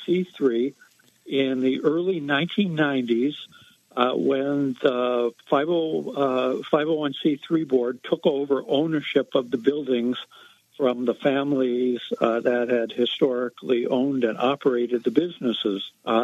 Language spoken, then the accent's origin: English; Alleghenies, United States; now in Butte, United States; Well, I grew up back east in the Alleghenies and moved to Montana to teach college here about 30 years ago